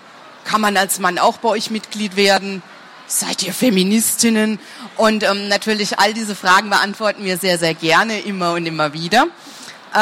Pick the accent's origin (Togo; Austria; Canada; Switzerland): Switzerland; Winterthur, Zurich; now in Leipzig, Germany; Ich komme aus Winterthur in der Schweiz und muss sagen, Leipzig schlägt die Schweiz im Moment um Längen, was den Schnee angeht, was die Kälte angeht.